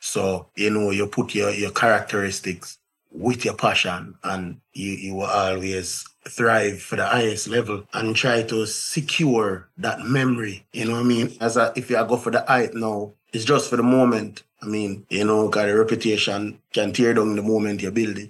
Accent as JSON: {"language": "English", "region": "Kingston", "country": "Jamaica", "tie": "born or raised there", "said": "I was born in Kingston 20, 29 Conway Drive down in Patrick Gardens, what you call it, Patrick City. See, I'm saying, I grew up as a street kid because my mother is a vendor, street vendor."}